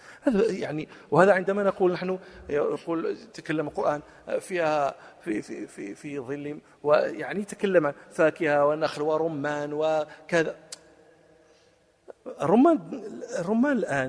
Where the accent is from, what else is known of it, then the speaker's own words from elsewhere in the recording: Morocco; وفي اليوم الأخير اليوم التأخر هذا كنا في مخيم لنا نحن المغاربة